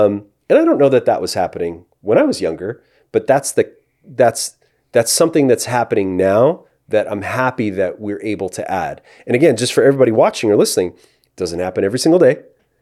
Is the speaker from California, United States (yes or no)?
no; Chicago, Illinois, United States; And I immediately began to think about my dad. growing up in Chicago, watching him at the church, watching how he modeled his behavior with folks.